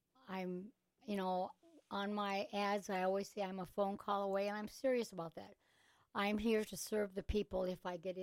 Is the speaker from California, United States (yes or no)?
no; Kamrar, Iowa, United States; Well, I was from Cammer, Iowa. I graduated from Northeast Hamilton, and then I came to work at Webster City